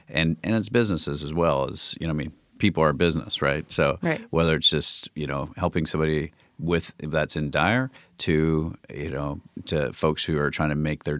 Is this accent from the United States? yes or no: yes; Federal Way, Washington, United States; also born or lived in Olympia, United States; I mean, I'm born and raised pretty much. I was born in Olympia, raised in the kind of greater Federal Way area.